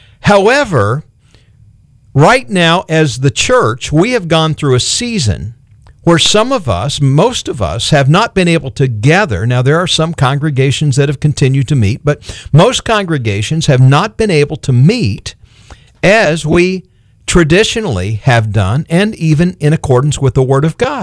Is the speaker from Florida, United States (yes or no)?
yes; Hobe Sound, Florida, United States; But we ended up growing up in Hope Sound, and church was just a part of every moment of our life.